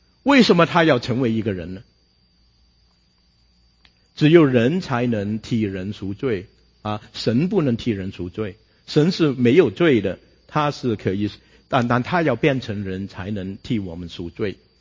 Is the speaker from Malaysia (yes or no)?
no; China; 这跟我们中国人很相似